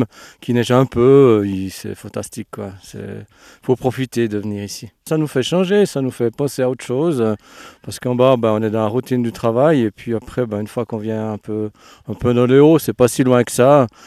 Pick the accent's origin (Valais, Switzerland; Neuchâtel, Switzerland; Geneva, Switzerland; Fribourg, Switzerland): Neuchâtel, Switzerland; Cressier; Oui, alors moi, je viens de Cressier, sur Neuchâtel.